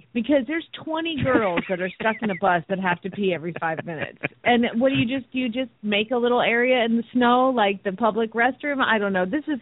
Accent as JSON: {"language": "English", "town": "Phoenix", "region": "Arizona", "country": "United States", "said": "from Phoenix, Arizona"}